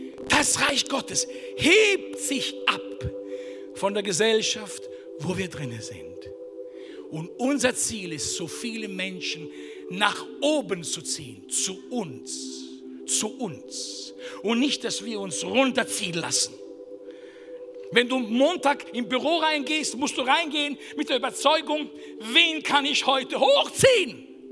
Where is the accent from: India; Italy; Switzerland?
Italy; Wir können nichts entschuldigen mit unserer Mentalität.